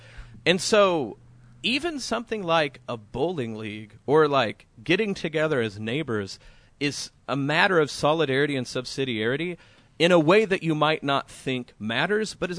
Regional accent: Oklahoma, United States; Well, I'm from Oklahoma.

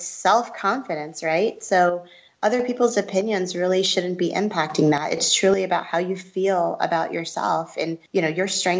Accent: Arizona, United States; also born or lived in Seoul, South Korea; My mother's Korean and my father's American. So I was actually born in Seoul in South Korea. And then I was raised in Arizona from elementary school onward.

